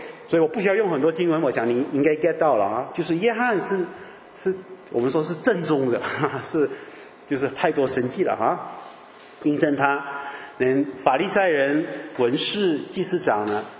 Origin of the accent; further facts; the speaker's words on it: China; 可能我们说我们中国人以前吃很多苦啊